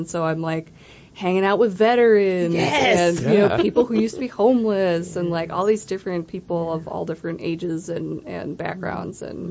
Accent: Chicago, Illinois, United States; Yeah, I grew up in the Chicago area, and I moved out here about 10-ish years ago

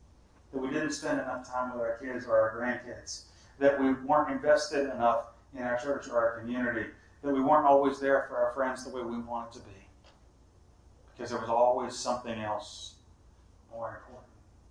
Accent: Baltimore, Maryland, United States; It was funny because I grew up in Baltimore.

